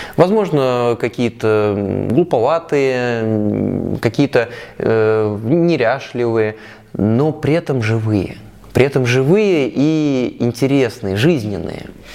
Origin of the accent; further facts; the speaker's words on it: Moscow, Russia; Мне 30 лет, я родился и вырос в Москве.